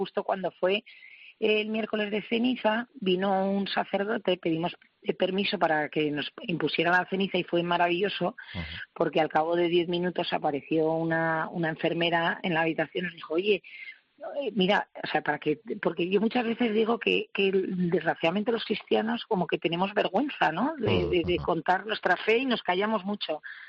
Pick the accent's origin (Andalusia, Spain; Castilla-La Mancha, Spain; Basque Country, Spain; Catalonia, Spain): Basque Country, Spain